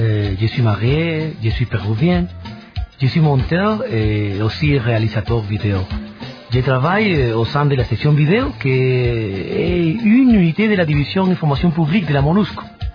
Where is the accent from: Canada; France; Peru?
Peru; French is a second language; moved away as an adult; now in DR Congo; chez moi, au Pérou